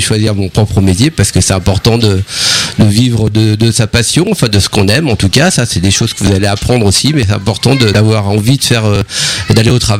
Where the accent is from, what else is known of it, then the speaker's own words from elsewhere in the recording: Rugles, Normandy, France; Donc j'habite à Rugles, donc je suis un enfant du pays, un enfant de Normandie